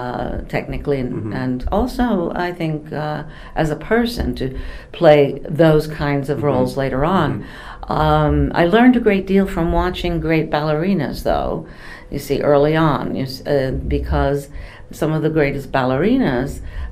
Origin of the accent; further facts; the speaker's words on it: New York City, New York, United States; the exposure I had growing up in New York as well afforded me the opportunity to see everything, not to mention just observing people in life in New York, sitting on subways.